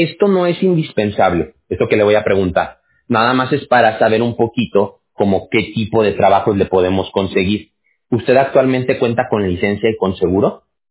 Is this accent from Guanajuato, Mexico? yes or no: no; Mexico City, Mexico; also born or lived in Aguascalientes; now in California, United States; yo nací en la Ciudad de México. Después me fui a vivir como 10 años a Aguascalientes, y yo ya tengo 20 años, radicando aquí en California. Pero yo me crié en México, o sea, mis primeros 12, 13 años de vida fueron en México.